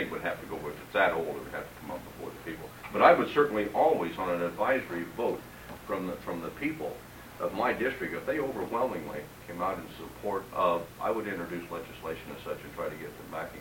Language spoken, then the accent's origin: English; Nebraska, United States; I'm from Nebraska, which is the only state that has the unicameral legislature.